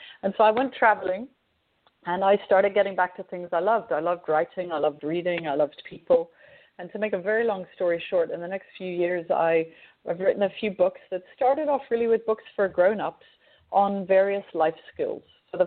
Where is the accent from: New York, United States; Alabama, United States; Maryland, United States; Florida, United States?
New York, United States; New York City; also born or lived in Paris / London / Brussels / Hong Kong; So I have an interesting accent. I was born in the United States. I have French parents, and I grew up in New York City, Paris, London, Brussels, Hong Kong, and Shanghai.